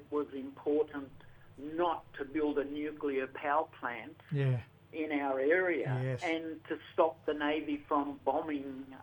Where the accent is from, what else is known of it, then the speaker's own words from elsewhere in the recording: New South Wales, Australia; I'm from the Yuin country down here on the south coast. And yes. My mob's Wadi Wadi in Jiringa and Wandi Wandandian.